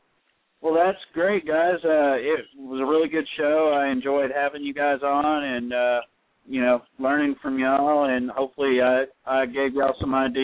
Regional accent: Ohio, United States; and from my home state where I'm from originally. So it'd be cool to talk to some fellow Buckeyes.

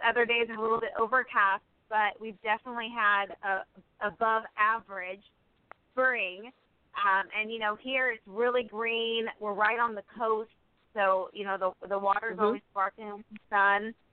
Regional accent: Washington, United States; Yes, we are from the Pacific Northwest in the Seattle area.

